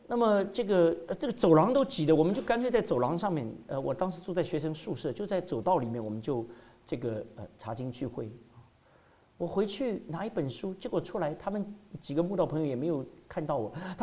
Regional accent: China; moved away; 我们中国人在外面别的没有什么，我们的胃是很爱国的，我们的胃是很想吃中餐的

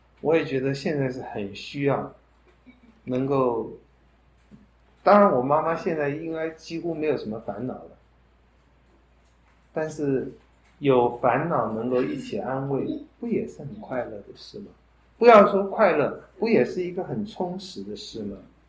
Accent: China

